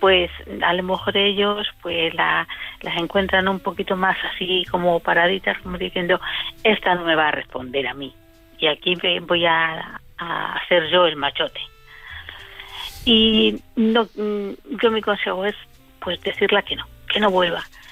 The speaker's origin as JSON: {"language": "Spanish", "town": "Ávila", "region": "Castile and León", "country": "Spain", "moved": "yes", "lives_now": "Barcelona, Spain", "said": "sí, soy de Ávila. Ah, muy lo que pasa es que llevo 44 años en Barcelona."}